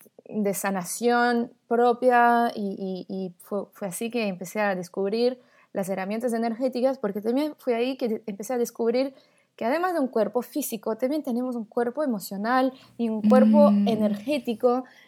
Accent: France; accent: porteño; Spanish is a second language; also born or lived in Brazil / Buenos Aires, Argentina; soy franco-brasileña, viví 5 años en Argentina, Buenos Aires, por eso hablo con un acento porteño.

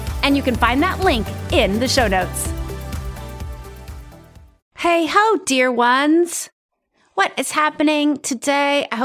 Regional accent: South Dakota, United States; I'm originally from South Dakota

